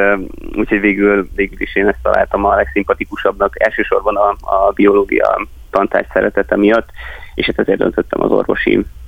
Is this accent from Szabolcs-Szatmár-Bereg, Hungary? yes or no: yes; Ibrány, Szabolcs-Szatmár-Bereg, Hungary; also born or lived in Nyíregyháza; Én eredetileg Ibrányból származom, és oda jártam általános iskolába, utána pedig a Nyíregyházan a Kölcsey Ferenc gimnáziumban töltöttem el a következő 4 évemet